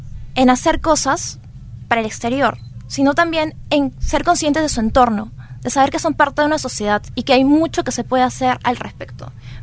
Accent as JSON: {"language": "Spanish", "town": "Cerro de Pasco", "region": "Pasco", "country": "Peru", "said": "en mi caso, yo soy de Cerro de Pasco"}